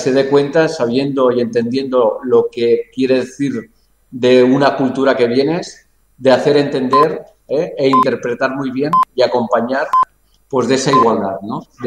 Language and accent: Spanish; Barcelona, Catalonia, Spain; born there; Perdonad mi catalán, castellano y acento, porque yo nací en Barcelona, pero mis padres vinieron de Tarragona, O sea que esto de la barrecha viene de muchos años atrás.